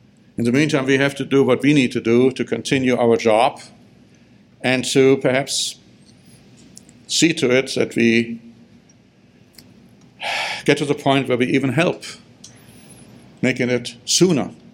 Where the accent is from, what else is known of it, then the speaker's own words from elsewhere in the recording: Solingen, North Rhine-Westphalia, Germany; in my hometown I grew up in, I lived in, I was born in, my son Michael was born in the same town in Germany, Solingen.